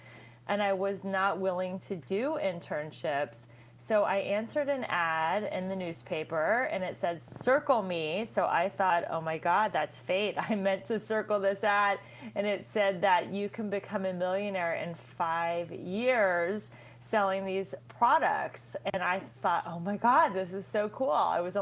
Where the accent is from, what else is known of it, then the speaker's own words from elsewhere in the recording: Cincinnati, Ohio, United States; So I grew up in Cincinnati, Ohio